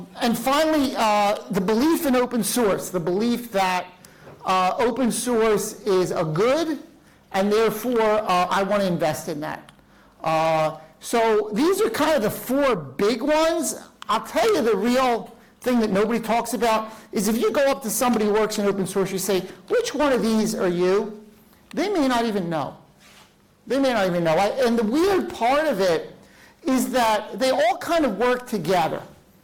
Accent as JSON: {"language": "English", "town": "Philadelphia", "region": "Pennsylvania", "country": "United States", "said": "I am from Philadelphia."}